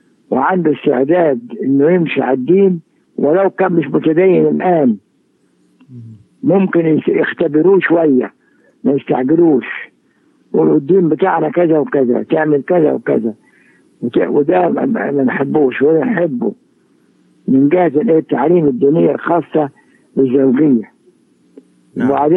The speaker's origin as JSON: {"language": "Arabic", "country": "Egypt", "said": "لأن الرواش دي بتبقى عند الناس كلها حتى عندنا في مصر هنا"}